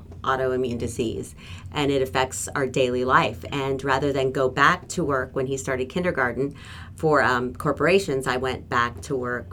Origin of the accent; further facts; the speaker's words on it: Ohio, United States; Being born and raised in Ohio and caring so much about our state, there's no greater honor to me than to give back to the state that raised me up.